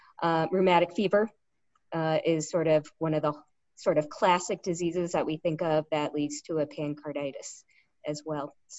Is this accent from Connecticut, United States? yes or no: yes; Connecticut, United States; now in Utah, United States; I grew up in Connecticut, and then I did my undergraduate schooling in New Hampshire, and then medical school in Connecticut again, residency in Connecticut, then came out to Utah for cardiology fellowship.